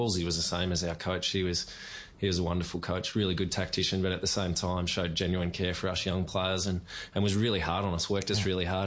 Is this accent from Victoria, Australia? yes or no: yes; Chiltern, Victoria, Australia; and they all lived in the town.